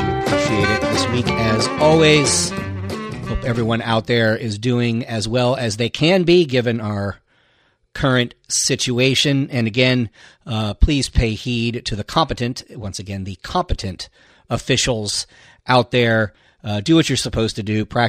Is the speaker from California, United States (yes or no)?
yes; California, United States; lives out in Oakland, California, right there near my hometown.